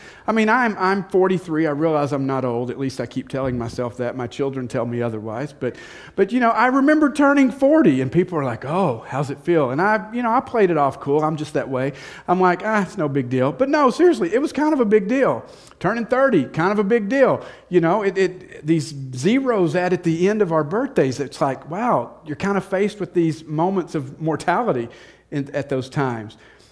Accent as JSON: {"language": "English", "town": "Texarkana", "country": "United States", "tie": "born or raised there", "said": "And I can remember growing up in Texarkana"}